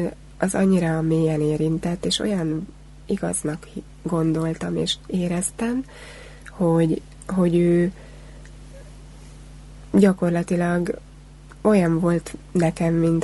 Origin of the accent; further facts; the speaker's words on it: Kazincbarcika, Borsod-Abaúj-Zemplén, Hungary; Kazincbarcikán nőttem föl, és ott éltek a szüleim, én Debrecenben kollégista voltam